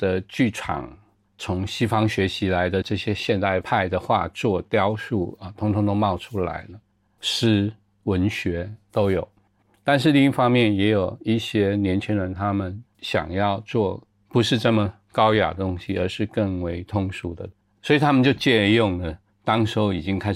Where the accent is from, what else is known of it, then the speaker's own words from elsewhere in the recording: Taiwan; 你可以说台湾在我小的时候也刚刚开始改革开放吧，你也可以这么讲。比方说我十几岁的时候开始有电视机